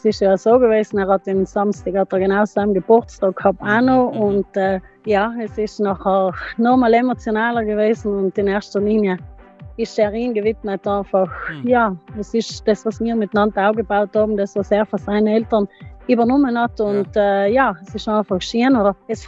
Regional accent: Bavaria, Germany; ich bin Bayerin und das ist einfach genau meins.

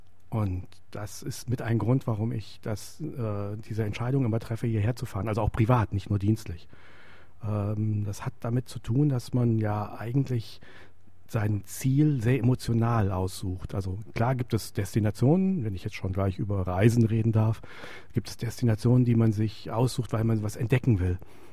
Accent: Hamburg, Germany; In Hamburg, wo ich herkomme, kann ich Ihnen das runterbeten.

